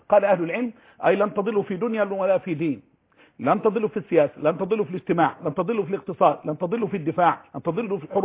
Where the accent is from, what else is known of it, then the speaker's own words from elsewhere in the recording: Egypt; أنا مصري في القرية وهذا مصري في المدينة، فكلنا مصريون